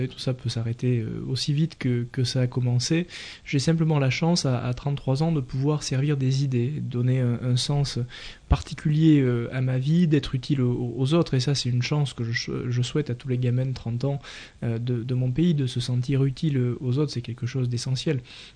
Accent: Labastide-Murat, Occitanie, France; Oui, à la Bastide de Murat, là où j'ai grandi.

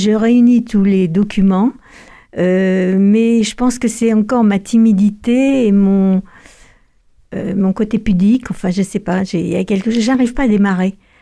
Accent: Vire, Normandy, France; moi, je suis normande, alors je parle un peu de moi là, mais dans mon village, à Vire, Caen, etc., tout a été détruit à 80%.

